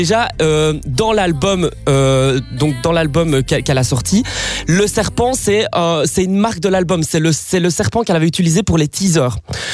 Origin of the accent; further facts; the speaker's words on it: Liège, Wallonia, Belgium; je viens de Liège en même temps, hein, c'est normal.